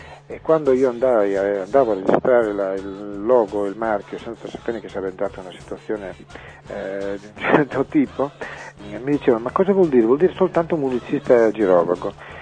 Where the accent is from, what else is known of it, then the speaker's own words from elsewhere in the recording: Ferrara, Emilia-Romagna, Italy; io sono di Ferrara